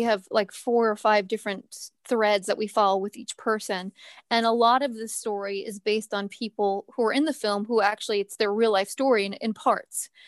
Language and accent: English; United States; also being just an American going to India and having to deal with things that I had never done before.